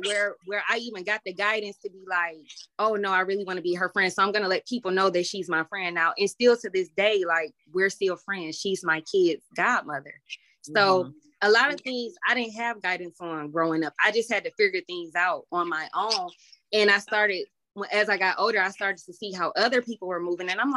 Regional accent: Detroit, Michigan, United States; when I say I'm from Detroit and I still have those friendships with them, we went to school with each other since elementary.

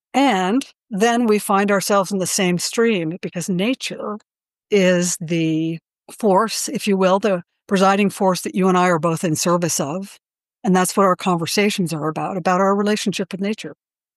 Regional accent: New England, United States; born there; I was born in New England. I now live in Western Colorado.

